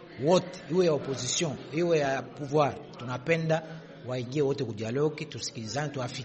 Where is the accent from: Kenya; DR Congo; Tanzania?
DR Congo; Basi sisi ni wakongomani na tunapenda amani.